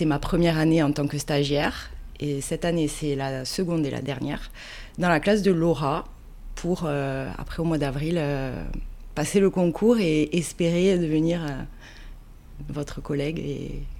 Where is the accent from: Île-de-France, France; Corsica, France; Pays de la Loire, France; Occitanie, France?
Corsica, France; Bon, alors je me présente … je suis corse. J'arrive fraîchement de Bastia, ça fait un an que je suis installée au Pays Basque